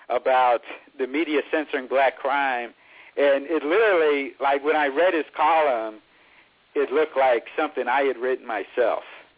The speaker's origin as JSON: {"language": "English", "region": "Ohio", "country": "United States", "tie": "born or raised there", "said": "I grew up in Ohio, and Cincinnati was always notorious for white people being attacked by blacks."}